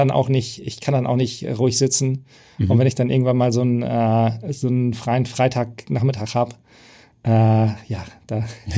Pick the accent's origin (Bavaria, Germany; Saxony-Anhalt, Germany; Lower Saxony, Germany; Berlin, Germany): Lower Saxony, Germany; born there; Ich komme gebürtig zum Beispiel aus dem Emsland.